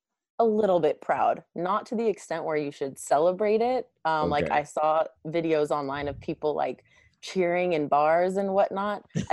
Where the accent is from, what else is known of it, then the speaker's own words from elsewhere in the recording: California, United States; I'm a dedicated 49ers fan. I'm from the Bay Area. I've always been a Niners fan.